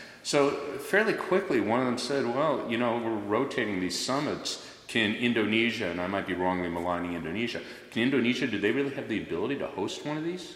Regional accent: Chicago, Illinois, United States; I grew up in Chicago

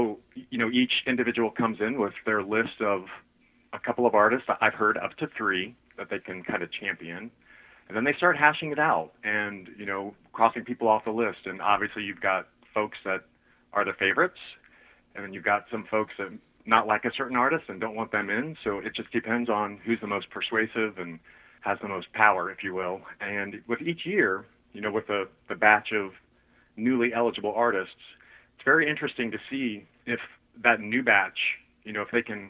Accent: Ohio, United States; I'm also from Ohio, so, you know, the hall's in Cleveland, and I've visited it several times.

